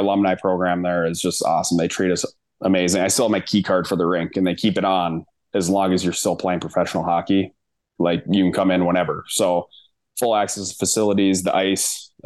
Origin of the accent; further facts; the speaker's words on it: Minnesota, United States; Like, I'm from Minnesota.